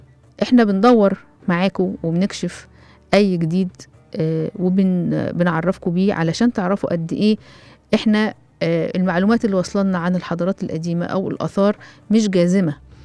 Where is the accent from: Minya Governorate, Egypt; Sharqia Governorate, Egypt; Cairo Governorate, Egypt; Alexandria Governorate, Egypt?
Alexandria Governorate, Egypt; Alexandria; عندنا في اسكندرية أثار غرقانة في 5 أماكن معروفة